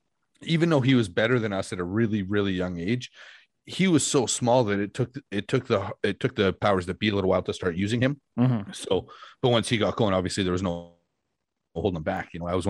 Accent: Calgary, Alberta, Canada; So I mean, like any kid, I'm born and raised in Calgary. I grew up watching Stampede Wrestling, kind of stopped watching wrestling, 12, 13, right about the time you start meeting girls.

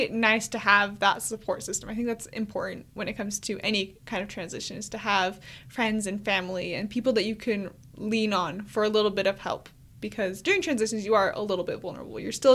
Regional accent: Utah, United States; I was born and raised in Utah, just about 20 minutes from the U

